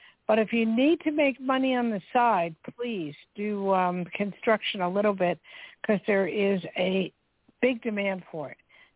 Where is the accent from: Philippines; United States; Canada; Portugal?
United States; New Jersey; I was from New Jersey, so I'm familiar with PA, but I don't know that area.